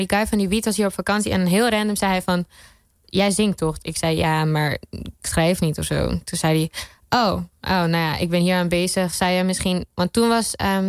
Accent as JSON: {"language": "Dutch", "country": "Suriname", "said": "Dus we komen allemaal uit Suriname."}